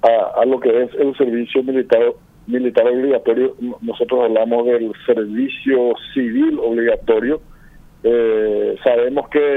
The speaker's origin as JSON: {"language": "Spanish", "country": "Paraguay", "said": "un desafío que tenemos como ciudadanos paraguayos."}